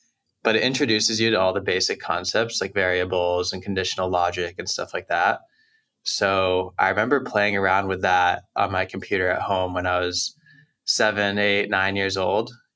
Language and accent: English; Boston, Massachusetts, United States; Yeah, so for me, I'm from Boston.